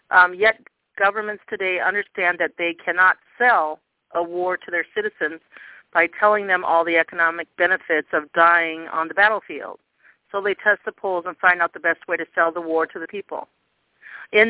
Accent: Minnesota, United States; Like I said … from Minnesota

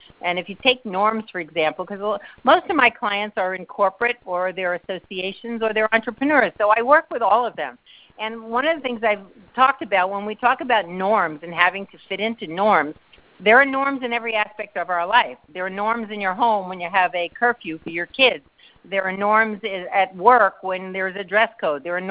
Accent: New York, United States; I'm from New York, so I'm a very direct person.

